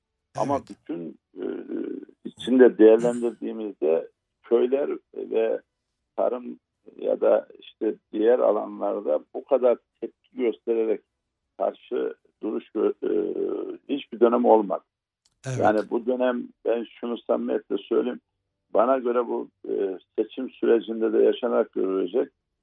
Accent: Erzurum, Turkey; ben memleketimde sormuyorum ki gideyim Erzurum'da sorayım.

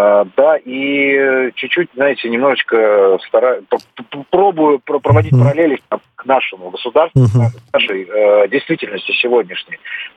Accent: Saint Petersburg, Russia; Я из Санкт-Петербурга.

